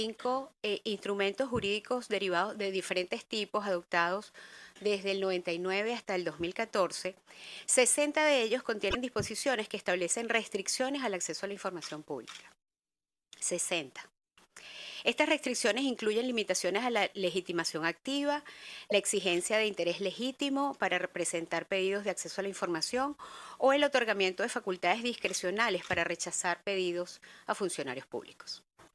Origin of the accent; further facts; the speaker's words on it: Venezuela; expondré brevemente sobre la situación del derecho de acceso a la información pública en mi país. El derecho de acceso a la información pública es prácticamente inexistente en Venezuela.